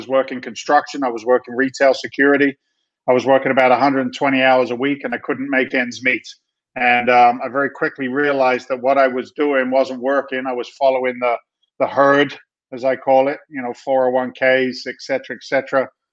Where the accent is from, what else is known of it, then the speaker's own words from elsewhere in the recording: London, United Kingdom; now in United States; I'm actually an immigrant to the United States of America. Don't tell anybody. It's a secret. I came from London, England back in 1986, became a naturalized citizen